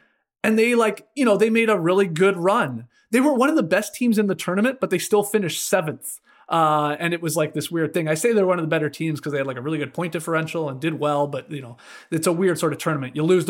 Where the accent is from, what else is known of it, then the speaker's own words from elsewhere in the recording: Canada; This is like what myself as a Canadian have been dreaming about for like 25 years.